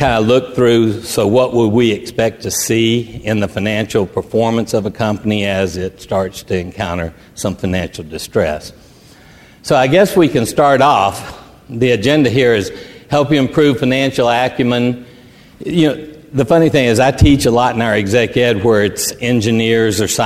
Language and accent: English; Texas, United States; accent: Texan; I said, man, I'm struggling with English. I'm speaking Texan.